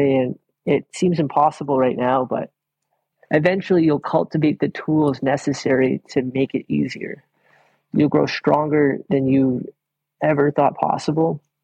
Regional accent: Canada; Well, I come from the Caribou people from Umimaktok. And so I got antlers that just wrap around my neck to pay homage to that.

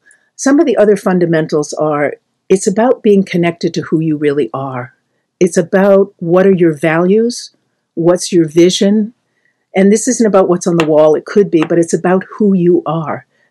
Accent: Boston, Massachusetts, United States; I mean, I'm from Boston, and when I went to the theater to look at the film, it's like people were laughing when they heard the accent

